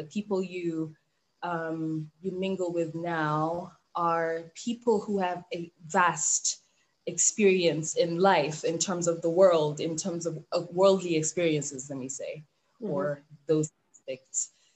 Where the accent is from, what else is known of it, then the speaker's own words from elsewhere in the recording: Eswatini; even just growing up in Swaziland, we had a combination of people from different countries in my friend group.